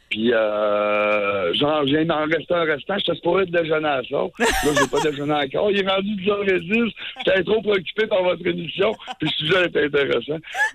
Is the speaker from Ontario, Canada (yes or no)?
no; Chicoutimi, Quebec, Canada; je viens de Chicoutimi.